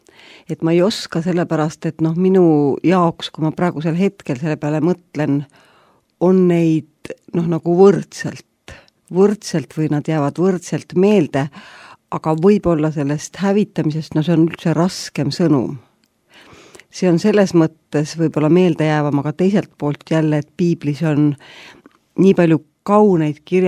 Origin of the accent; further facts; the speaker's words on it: Rakvere, Lääne-Viru County, Estonia; kuulajad tõenäoliselt teavad juba, et ma olen Rakverest ja siis ma mõtlesin, et meie Rakvere ka jääb järjest inim tühjemaks.